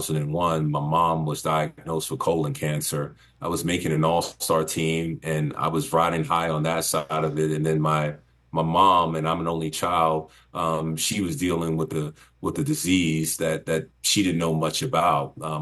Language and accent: English; New York City, New York, United States; She gave me access to New York City, where I grew up, born and raised in Harlem.